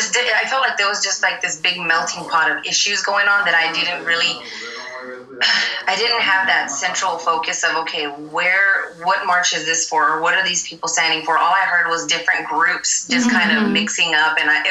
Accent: Dallas, Texas, United States; I'm born and raised in Dallas, Texas.

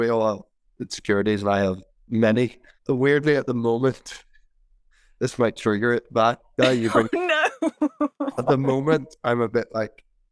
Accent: Holywood, Northern Ireland, United Kingdom; I'm from Hollywood, same place as Rory, and Hollywood Golf Club, two golf clubs in Hollywood.

